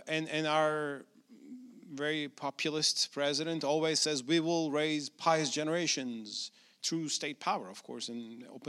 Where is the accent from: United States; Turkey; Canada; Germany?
Turkey; In my home country, Turkey